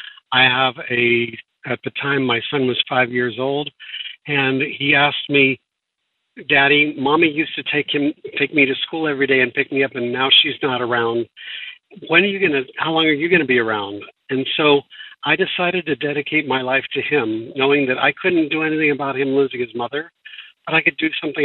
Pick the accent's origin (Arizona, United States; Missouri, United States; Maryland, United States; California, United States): California, United States; San Diego; I'm from San Diego, California.